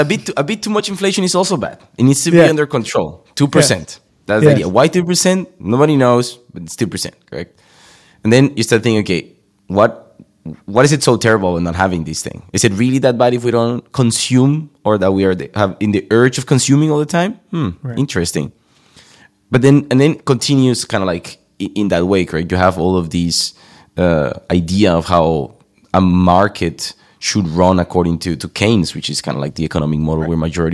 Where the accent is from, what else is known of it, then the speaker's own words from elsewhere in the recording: Colombia; English is a second language; But even though I live in Europe, I myself originally from Colombia.